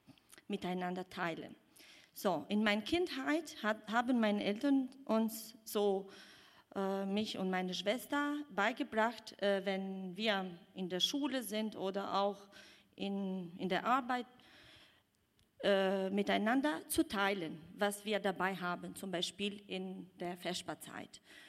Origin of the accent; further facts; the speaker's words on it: Albania; German is a second language; moved away as an adult; also born or lived in Greece; now in Esslingen, Germany; Ich bin seit 9 Jahren in Esslingen. Ich bin in Albanien aber geboren und aufgewachsen und auch danach auch 10 Jahre in Griechenland gelebt.